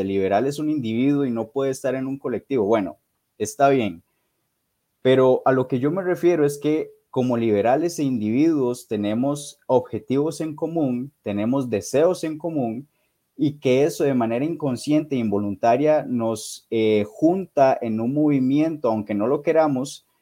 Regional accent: Costa Rica; inclusive a partidos políticos en mi país, Costa Rica.

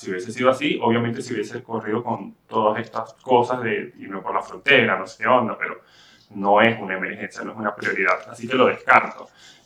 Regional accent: Venezuela; born there; Porque yo nací en Venezuela y obviamente a mí nadie me impide el acceso a mi país

